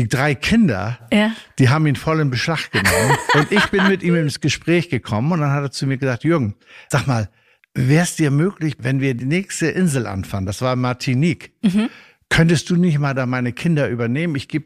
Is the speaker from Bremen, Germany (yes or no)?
yes; Bremen, Germany; born or raised there; also born or lived in Sylt